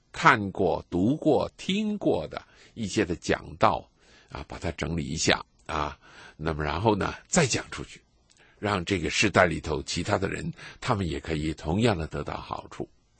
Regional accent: China; 当然我们不是以色列人，我们是中国人，我们中国人到那个时候我们也要代表我们中国人的同胞到主的面前。

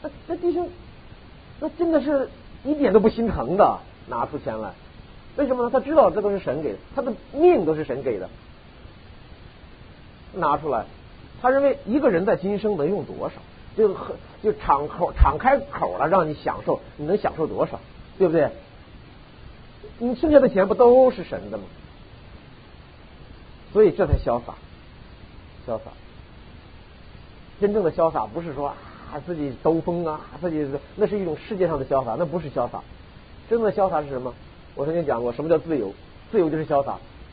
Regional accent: China; now in United States; 所以我觉得我们大陆人来到美国之后，很多人是想来发财，想来致富

